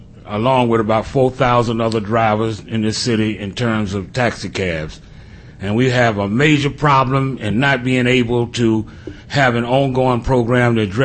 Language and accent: English; United States; Now, I'm an American driver.